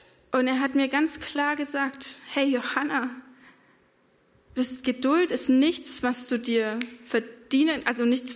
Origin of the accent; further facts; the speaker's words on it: Baden-Württemberg, Germany; aber ich komme aus dem Schwarzwald